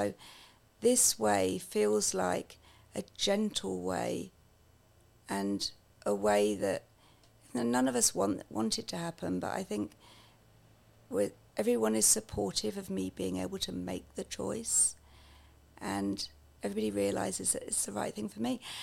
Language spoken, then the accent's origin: English; England, United Kingdom; I'm originally English.